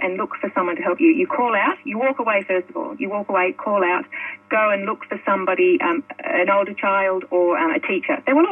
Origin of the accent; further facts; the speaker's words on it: England, United Kingdom; also born or lived in Ireland; because I was born in Ireland but lived in England.